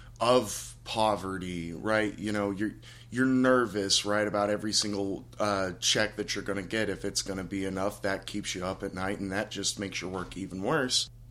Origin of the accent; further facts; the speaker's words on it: Kentucky, United States; I'm from Eastern Kentucky. I'm 24, and I work for a sandwich shop for minimum wage.